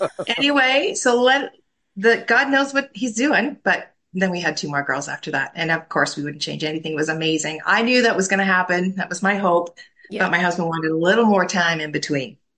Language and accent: English; Edmonton, Alberta, Canada; born there; I was born in Edmonton.